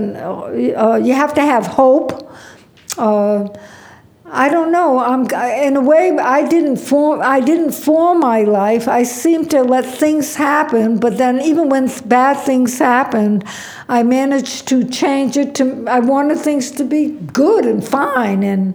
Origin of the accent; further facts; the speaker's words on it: Providence, Rhode Island, United States; When I grew up in Providence, Rhode Island, the Bonham and Bailey Circus would come down the street with the elephants and the tigers